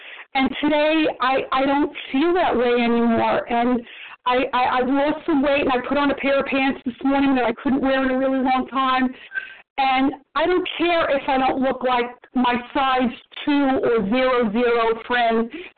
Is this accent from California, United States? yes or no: no; New York City, New York, United States; I grew up in New York City, and the way you looked and the way you dressed were everything